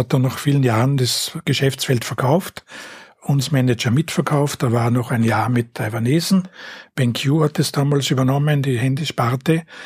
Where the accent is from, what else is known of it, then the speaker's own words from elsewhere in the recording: Trentino-Alto Adige, Italy; moved away as an adult; also born or lived in Vienna; now in Pressbaum, Austria; Ich bin am Bergbauernhof in Südtirol aufgewachsen, bin dann zum Studium nach Wien gekommen und eben irgendwann jetzt im Pressbaum gelandet.